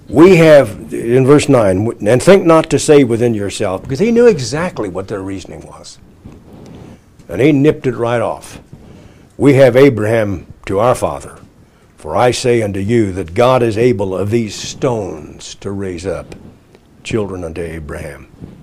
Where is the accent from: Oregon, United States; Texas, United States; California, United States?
Oregon, United States; I grew up in Oregon. I worked in the woods quite a bit.